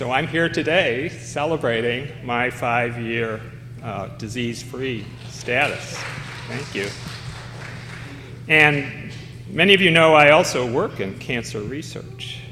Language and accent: English; Buffalo, New York, United States; I did have quite a faith journey, however, growing up in Buffalo.